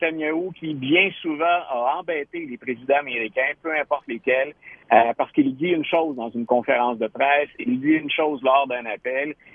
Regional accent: Trois-Rivières, Quebec, Canada; now in Quebec City, Canada; Je suis de Trois-Rivières et j'étais un grand fan des Canadiens. Donc, maintenant que j'habite Québec, c'est ma ville, dont je suis bien fier.

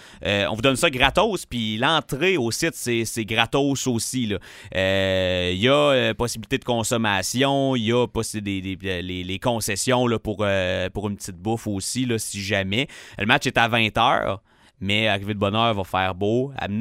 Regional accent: Val-d'Or, Quebec, Canada; Il y a quelques mois, j'avais fait l'animateur de foule dans mon coin de pays, à Val-d'Or

